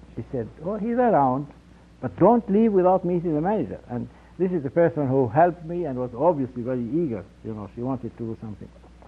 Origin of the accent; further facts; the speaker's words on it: Still River, Massachusetts, United States; I said, Still River in Massachusetts.